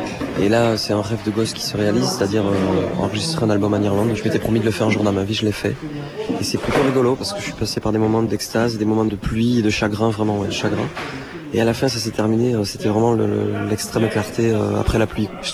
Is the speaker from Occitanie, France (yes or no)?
yes; Perpignan, Occitanie, France; Nous sommes aujourd'hui dans Paris, mais je ne sais pas où, puisque je suis de Perpignan